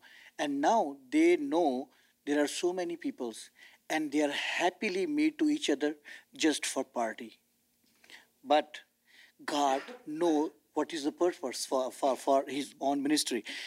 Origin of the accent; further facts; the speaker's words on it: Pakistan; English is a second language; moved away as an adult; now in Orlando, United States; my church name is Asian First Baptist Asian Languages Church. I came from Pakistan due to persecutions 4 years ago